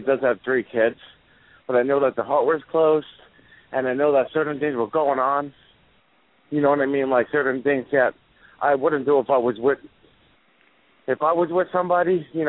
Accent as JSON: {"language": "English", "region": "New Jersey", "country": "United States", "said": "I'm from New Jersey."}